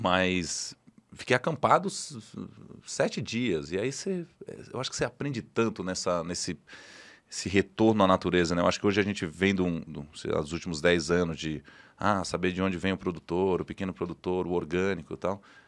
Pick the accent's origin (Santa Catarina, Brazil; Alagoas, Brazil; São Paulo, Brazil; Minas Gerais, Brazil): Alagoas, Brazil; Maceió; Minha mãe sempre falava, em Alagoas, né? Eu sou de Maceió.